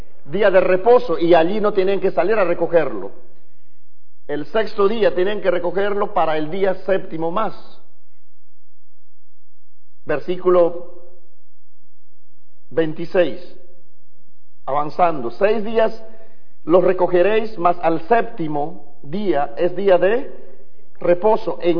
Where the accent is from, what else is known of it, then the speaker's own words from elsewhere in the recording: Peru; Nosotros somos de Perú, somos los más mejores, ¿verdad?